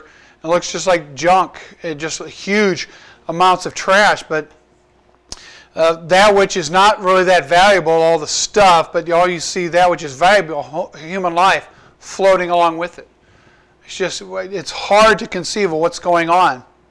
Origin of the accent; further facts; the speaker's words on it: Cedar Rapids, Iowa, United States; That hit pretty close to home because I grew up in Cedar Rapids.